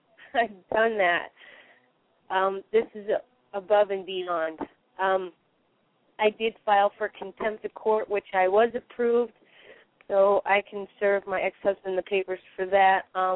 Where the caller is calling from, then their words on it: Pennsylvania, United States; I'm calling from Pennsylvania.